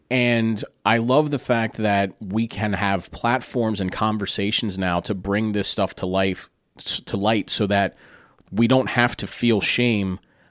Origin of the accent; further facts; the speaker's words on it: Carlisle, Pennsylvania, United States; makers of CBD and CBG products from my hometown of Carlisle, Pennsylvania.